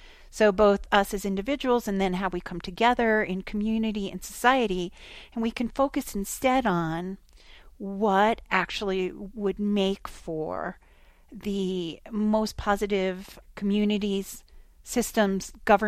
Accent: Vermont, United States; Also, we're from Central Vermont, as is Linda.

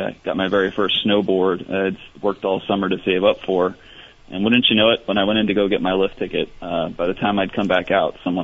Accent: Rhode Island, United States; So I grew up in Rhode Island and had a great time visiting friends and coming up to Vermont over the years.

